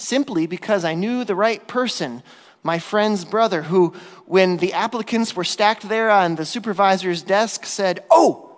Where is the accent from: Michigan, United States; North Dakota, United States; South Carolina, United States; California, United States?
Michigan, United States; As some of you may know, I grew up in Michigan, and it had been my lifelong dream to that point to someday go to Alaska.